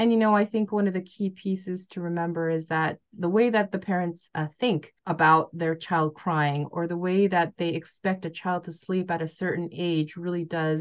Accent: South Korea; I'm from Korea

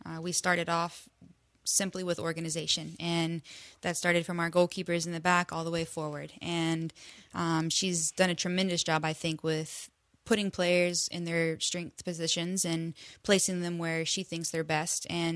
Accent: Georgia, United States; Yeah, but I grew up in Georgia, and I played pretty much for one club team the whole time, was Concord Fire.

